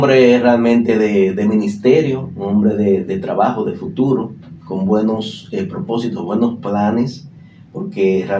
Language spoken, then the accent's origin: Spanish; Bonao, Monseñor Nouel, Dominican Republic; esa es una situación en mi pueblo natal, en Bonao, ¿verdad? Soy de Bonao, nacido y criado en Bonao.